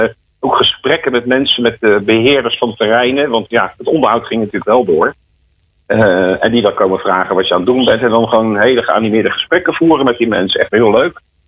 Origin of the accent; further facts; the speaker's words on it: Capelle aan de IJssel, South Holland, Netherlands; Ik kom natuurlijk uit Capelle aan de IJssel.